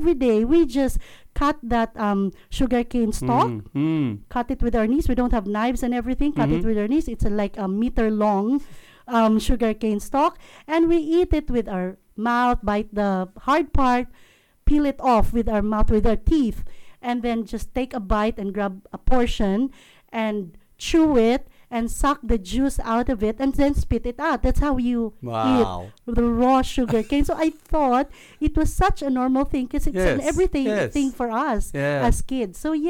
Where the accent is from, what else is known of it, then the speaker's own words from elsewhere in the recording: Philippines; born there; I was born in the Philippines, and I am identified as a Filipino by birth and Australian citizen by naturalization.